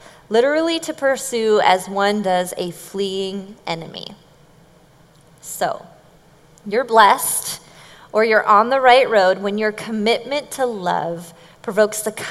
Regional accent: Bellevue, Washington, United States; I grew up in Bellevue and went to Bellevue High School, I'm telling you.

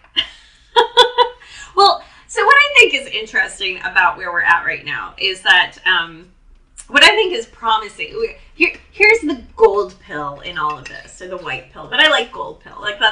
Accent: United States; I was just a dumb kid who thought, I'm American.

